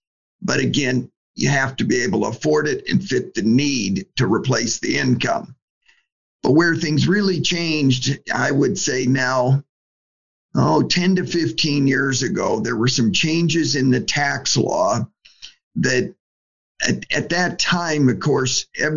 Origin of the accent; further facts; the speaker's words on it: Omaha, Nebraska, United States; I grew up in Omaha. And so I've always been in Nebraska.